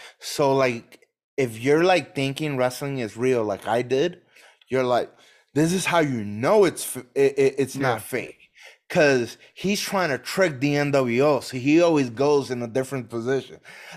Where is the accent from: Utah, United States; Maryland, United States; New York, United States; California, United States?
New York, United States; New York City; born there; I had Sting, DDP, and Harlem Heat, because I was born in Harlem.